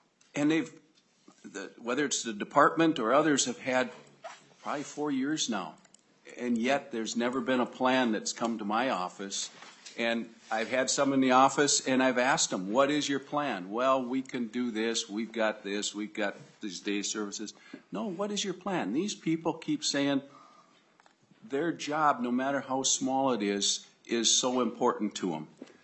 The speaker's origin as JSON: {"language": "English", "region": "Minnesota", "country": "United States", "said": "I come from Hubbard County. We've got what I always brag about as I say it's the shining star of Minnesota"}